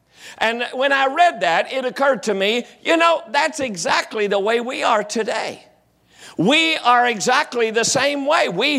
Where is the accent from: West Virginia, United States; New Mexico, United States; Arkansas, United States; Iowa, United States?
West Virginia, United States; Now, I grew up down in West Virginia, as most all of you know